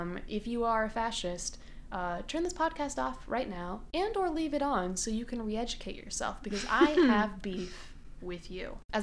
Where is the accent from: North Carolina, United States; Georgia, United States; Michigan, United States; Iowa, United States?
Iowa, United States; West Des Moines; Hi. I'm originally from West Des Moines, Iowa, which you might guess is a suburb of Des Moines, Iowa.